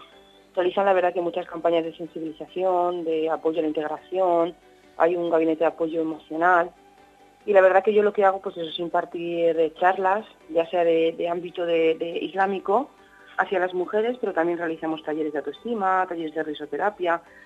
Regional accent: Spain; Yo soy de creencia musulmana, soy una española conversa

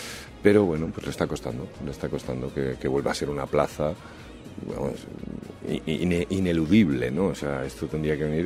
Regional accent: Valencia, Valencian Community, Spain; born there; yo soy nacido en Valencia, pero mi familia es manchega, somos hijos de la inmigración esa de los años 60, 70

